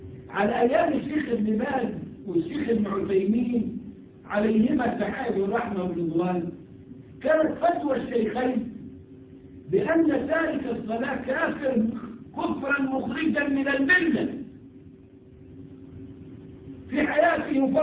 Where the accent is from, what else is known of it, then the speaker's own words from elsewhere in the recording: Egypt; تلاقيهم لسه بيطبقوا اللي عملوه عندنا في مصر من 100 سنة